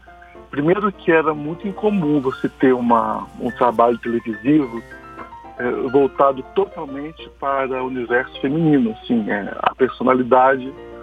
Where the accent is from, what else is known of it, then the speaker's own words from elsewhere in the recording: São Paulo, Brazil; born there; Sim, eu nasci em São Paulo, iniciei minha formação musical também lá em São Paulo.